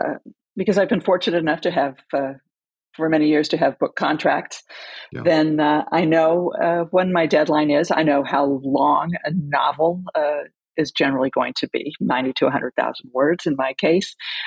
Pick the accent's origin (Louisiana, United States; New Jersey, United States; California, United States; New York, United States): California, United States; And I grew up in California